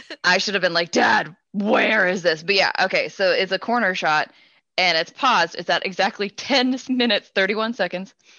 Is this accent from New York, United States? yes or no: no; Beaverdale, Iowa, United States; Yeah. And they had my hometown, and I was like, what?